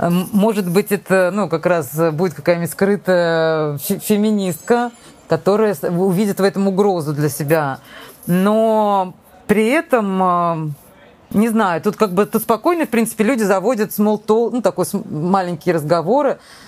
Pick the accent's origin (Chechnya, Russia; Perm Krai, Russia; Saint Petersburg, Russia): Saint Petersburg, Russia; also born or lived in Moscow; now in Sweden; приехала сюда в 95-м, но потом я вернулась на 14 лет. То есть я приехала из Питера, а потом уехала на 14 лет в Москву, и вот сколько, 8 лет назад опять вернулась в Швецию.